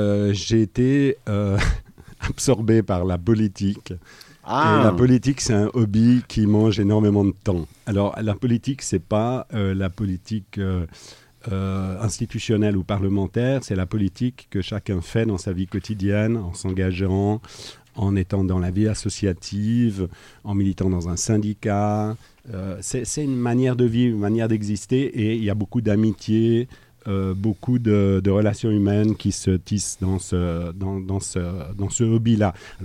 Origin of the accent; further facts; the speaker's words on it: Geneva, Switzerland; Je suis né à Genève. De la génération des tout jeunes qui ont vécu les années post-68 à Genève.